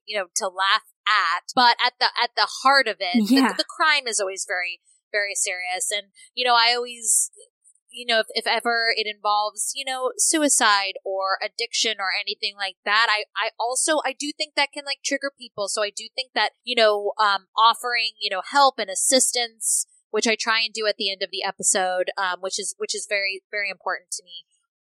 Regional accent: California, United States; because I was from Northern California. You know, I grew up around there. I knew Modesto. I had played soccer in Modesto.

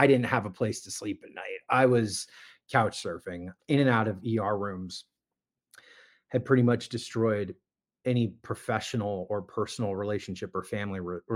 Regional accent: Miami, Florida, United States; now in Las Vegas, United States; I grew up in Miami, Florida. I'm a native Floridian. I now live in Las Vegas.

